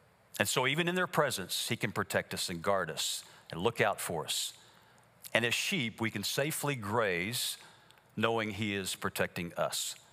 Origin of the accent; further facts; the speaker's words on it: Kansas, United States; And we're American Kansans, and critters for us are deer in the backyard or turkeys kind of thing.